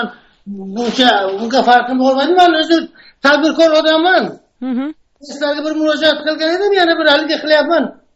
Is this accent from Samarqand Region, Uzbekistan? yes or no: yes; Samarkand, Samarqand Region, Uzbekistan; now in United States; Men Samarqanddan.